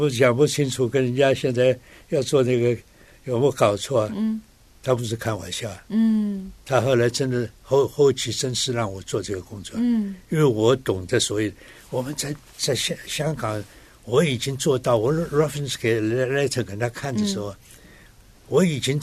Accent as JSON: {"language": "Chinese", "country": "China", "said": "有一点我们中国人占了便宜了。我们进去之后呢，他们就很奇怪，一个中国人来做事情了。"}